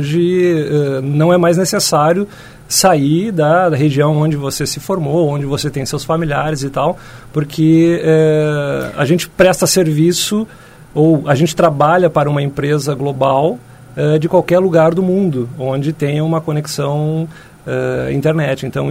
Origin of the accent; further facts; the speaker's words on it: Santo Ângelo, Rio Grande do Sul, Brazil; Eu sou de Santo Ângelo, né? Da região das Missões e tal. Me orgulho muito de ter vindo de lá.